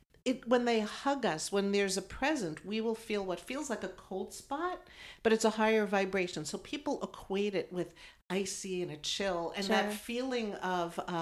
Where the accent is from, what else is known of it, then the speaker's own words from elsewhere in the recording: East Coast, United States; We're from the East Coast, and we would go to Breakers, the mansions in Rhode Island.